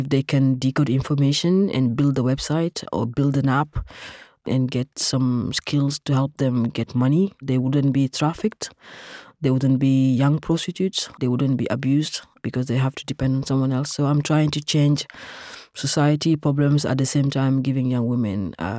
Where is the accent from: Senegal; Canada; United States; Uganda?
Senegal; moved away; in my country in Senegal, and ultimately trafficked from Senegal